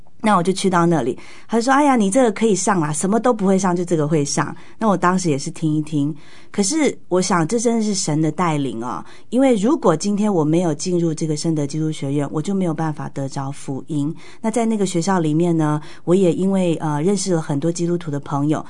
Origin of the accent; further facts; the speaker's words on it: Tainan, Taiwan; 我是来自于一个非基督教的家庭哦。那从小呢，就是因为我住台南嘛，那家里面就是蛮迷信的